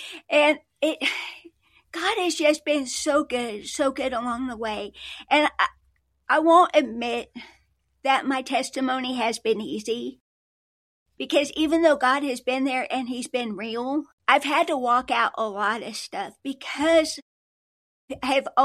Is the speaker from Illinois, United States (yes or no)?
yes; Illinois, United States; now in Arkansas, United States; But I'm not a native to Arkansas, where we are located. I grew up in Illinois.